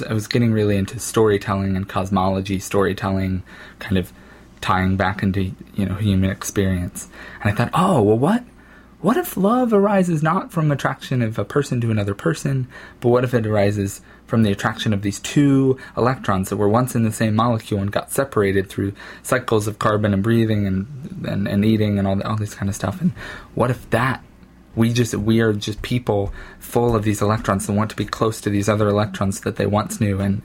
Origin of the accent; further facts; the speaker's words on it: Ohio, United States; moved away as an adult; now in Seattle, United States; I was about to move from Ohio to Seattle, and I was coming to terms with leaving my hometown and moving to a place entirely not where I'm from.